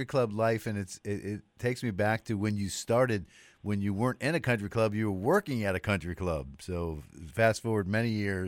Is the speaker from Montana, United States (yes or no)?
no; Washington, District of Columbia, United States; my hometown is Washington, D.C., and there's a national newspaper called the Washington Post